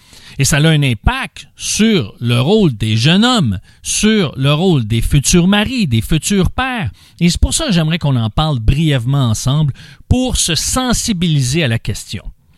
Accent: Quebec, Canada; Mais chez nous, au Québec, c'est plus qu'un tonton.

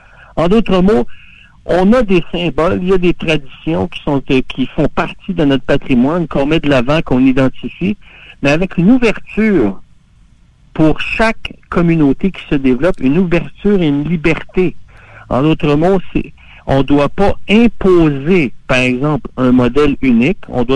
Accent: Quebec, Canada; Mais on accepte, parce qu'on est québécois, que ça fait partie de notre culture.

